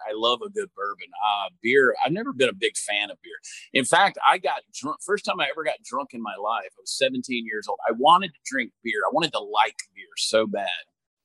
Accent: Georgia, United States; I think, you know, I grew up in Georgia where I never had brisket until I moved to Texas 20 some odd years ago.

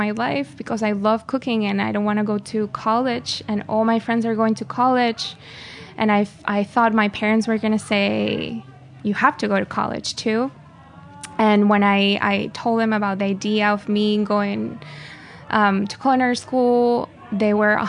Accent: Caracas, Capital District, Venezuela; moved away as an adult; Yes, I'm from Caracas, the city. I was born and raised there, and I loved living there. The weather is perfect, and everyone is very happy all the time.

